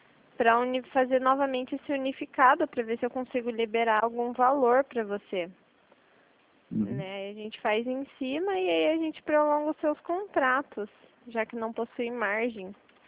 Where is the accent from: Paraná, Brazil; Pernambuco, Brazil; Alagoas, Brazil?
Paraná, Brazil; Curitiba; Eu sou de Curitiba.